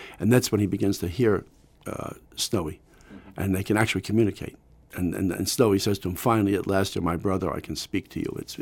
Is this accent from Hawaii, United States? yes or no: no; New York City, New York, United States; But I grew up in the Bronx in a very, what would they say, economically challenged circumstances, the PC term for it. I was raised in really almost dire poverty.